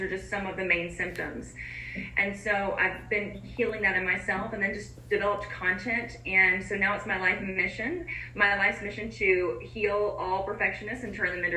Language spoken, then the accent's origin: English; Alabama, United States; now in Kentucky, United States; Well, I'm from Alabama originally, but I live in Kentucky, so